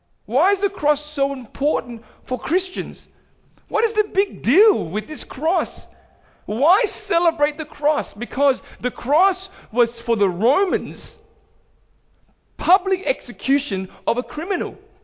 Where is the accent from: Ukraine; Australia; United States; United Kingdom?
Australia; I grew up in Australia.